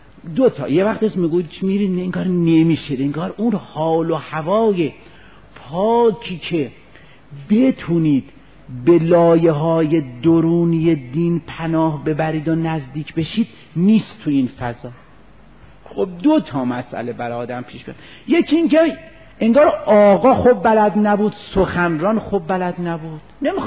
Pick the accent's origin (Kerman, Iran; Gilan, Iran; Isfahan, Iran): Isfahan, Iran; میدونستن ما اصفهانیم